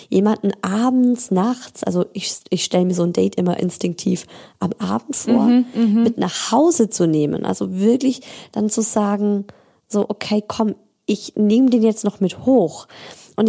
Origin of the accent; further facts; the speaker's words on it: Baden-Württemberg, Germany; also ich komme ja aus Schwaben, ich komme ja nicht aus Bayern